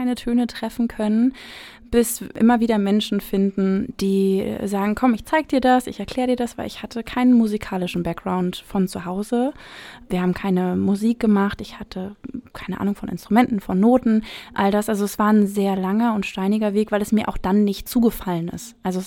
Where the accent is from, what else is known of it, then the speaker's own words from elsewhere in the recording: Berlin, Germany; moved away as an adult; dass Berlin natürlich eine Großstadt ist. Also meine Heimatstadt